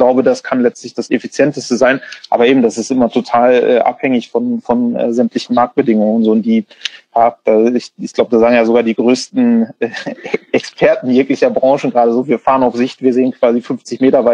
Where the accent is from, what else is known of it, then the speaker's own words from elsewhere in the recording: Bremen, Germany; born there; ich bin gebürtiger Bremer